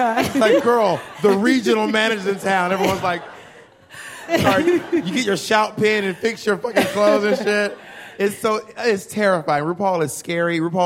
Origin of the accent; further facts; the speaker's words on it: Atlanta, Georgia, United States; I've been traveling. I am from Atlanta, Georgia.